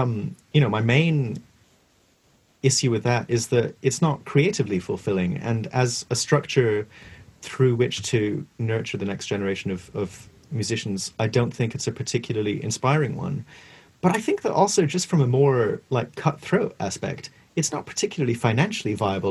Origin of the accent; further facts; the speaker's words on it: Scotland, United Kingdom; when I was growing up in Scotland, I went to, like, essentially these boarding schools